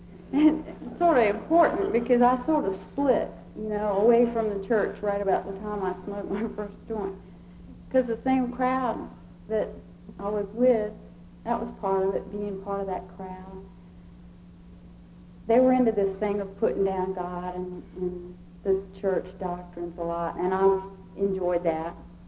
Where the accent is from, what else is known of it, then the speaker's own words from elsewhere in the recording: Savannah, Georgia, United States; I grew up in Savannah. We moved there when I was about 7.